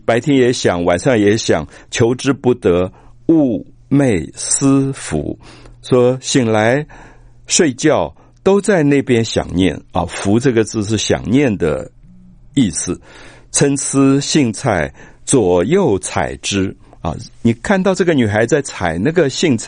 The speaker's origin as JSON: {"language": "Chinese", "region": "Taipei", "country": "Taiwan", "tie": "born or raised there", "said": "其实我们童年在台北还有过类似的农田的记忆"}